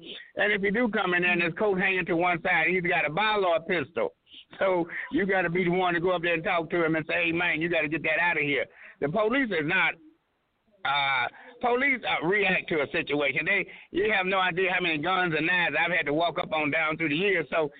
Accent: Chicago, Illinois, United States; also born or lived in Southern US; Well, first of all, being a Southern born boy, even though I was raised here in Chicago, you never lose your Southern roots.

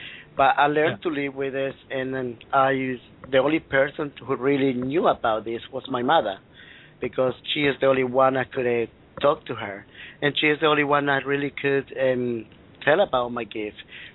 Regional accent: Colombia; first language Spanish; English is a second language; now in United Kingdom; basically I'm come from South America in Colombia. I've been in the UK now for the past 35 years

